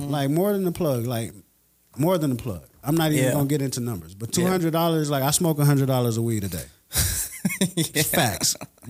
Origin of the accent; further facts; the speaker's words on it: Las Vegas, Nevada, United States; I think the way that I was brought up in Vegas, it puts me in a different position because a lot of the rappers from the city are really my partners.